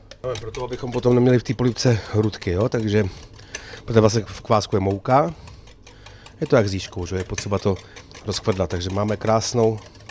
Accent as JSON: {"language": "Czech", "town": "Hradec Králové", "region": "Hradec Králové Region", "country": "Czechia", "said": "Tak je to logický, jsem z Podkrkonoší, že jo, tady z Hradce Králové"}